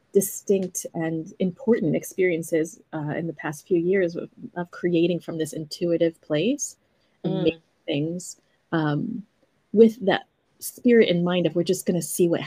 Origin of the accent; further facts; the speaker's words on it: United States; now in Japan; at least for me as an American in Japan